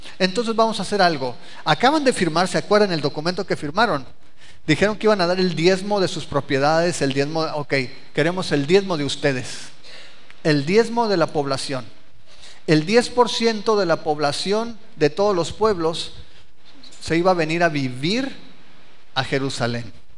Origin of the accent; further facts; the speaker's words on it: Ciudad Obregón, Sonora, Mexico; moved away; Yo vengo de Obregón y yo pensaba que Obregón era lo máximo, como todos los de Obregón, ¿no?